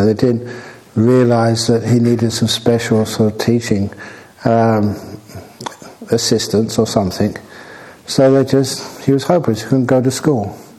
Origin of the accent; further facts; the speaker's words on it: Australia; I'm an Australian